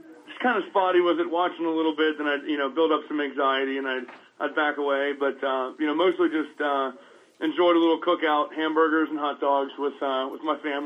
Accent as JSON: {"language": "English", "region": "Pennsylvania", "country": "United States", "tie": "born or raised there", "said": "Well, I grew up here in Pennsylvania, in southwestern Pennsylvania. And, you know, I'm just a blue-collar guy who grew up wrestling and playing football."}